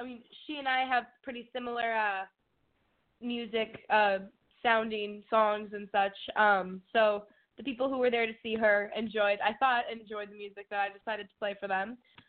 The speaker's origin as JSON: {"language": "English", "region": "Massachusetts", "country": "United States", "said": "I'm 17 years old. I'm from Northern Massachusetts, a little small country town."}